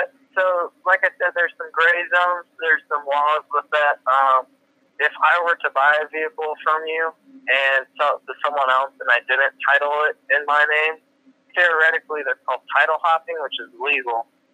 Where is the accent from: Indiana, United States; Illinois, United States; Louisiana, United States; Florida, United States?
Indiana, United States; Which, I mean, you know, I'm from Indiana, so it doesn't really matter here